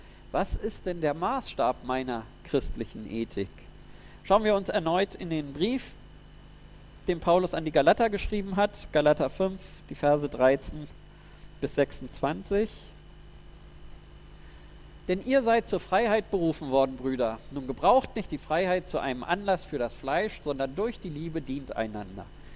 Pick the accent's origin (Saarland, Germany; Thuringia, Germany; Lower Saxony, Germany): Lower Saxony, Germany; dass ich mit der Bahn dann frei von Bayern nach Niedersachsen fahren konnte. In meine Heimatstadt zurück.